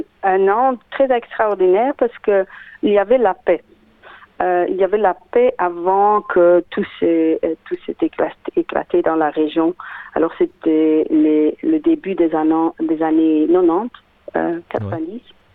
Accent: Sint-Niklaas, Flanders, Belgium; French is a second language; now in Australia; je suis flamande d'entre Gand et Anvers, Saint-Nicolas.

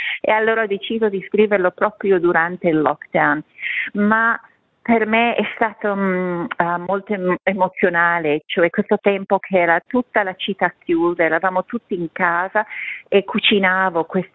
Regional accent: Istria County, Croatia; accent: Istrian / Polesan dialect; now in Melbourne, Australia; chiacchierando con lei al telefono in dialetto, nel nostro dialetto istrian o polesan

